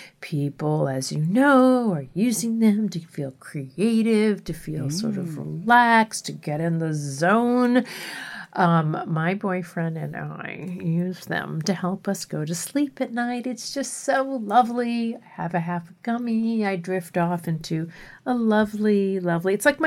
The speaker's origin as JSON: {"language": "English", "town": "Miami Beach", "region": "Florida", "country": "United States", "tie": "born or raised there", "also_born_or_lived": "Alabama", "said": "When I was growing up in Miami, though, Miami Beach, we did have some fruit trees"}